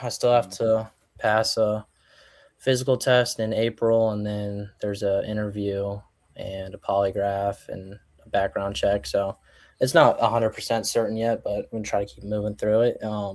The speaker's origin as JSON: {"language": "English", "town": "Tampa", "region": "Florida", "country": "United States", "tie": "born or raised there", "lives_now": "Norfolk, United States", "said": "I grew up mostly in Tampa, but in my early life, I lived in a few different spots."}